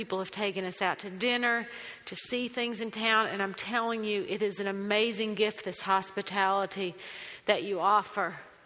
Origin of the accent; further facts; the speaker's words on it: Connecticut, United States; born there; And I want to say to Jeff that actually it was a circuitous path that brought this accent to me. I was actually born in Connecticut.